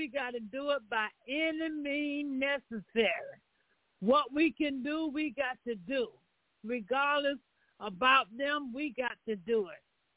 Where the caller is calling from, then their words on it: Chesapeake, Virginia, United States; I'm calling from Chesapeake, Virginia.